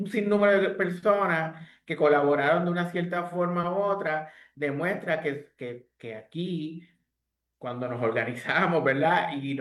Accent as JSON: {"language": "Spanish", "country": "Puerto Rico", "said": "nosotros como puertorriqueños, cuando nos organizamos"}